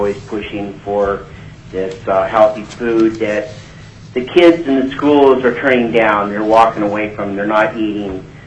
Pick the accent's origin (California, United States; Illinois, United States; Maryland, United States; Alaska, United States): Alaska, United States; Palmer; I'm from Palmer, and I'm speaking for myself.